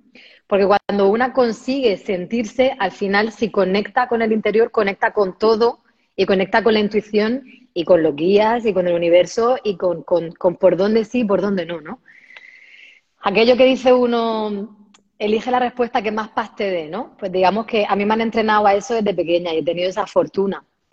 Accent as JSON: {"language": "Spanish", "region": "Region of Murcia", "country": "Spain", "tie": "born or raised there", "said": "yo soy una manguera, una murciana del sur de España, mitad española, mitad filipina. Entonces, bueno, tuve la suerte de crecer en este paraíso"}